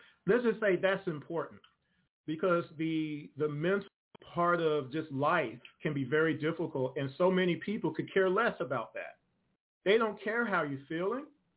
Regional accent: Georgia, United States; also born or lived in Queens, New York; I was born in New York, in Queens. And my parents eventually moved myself, and then my mom got pregnant with my brother. And at that point, they decided they didn't want to raise us there, and we ended up in Georgia

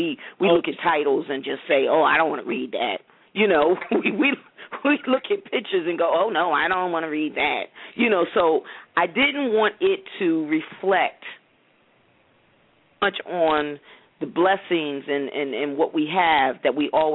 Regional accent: Somerset, New Jersey, United States; I'm from Somerset, New Jersey.

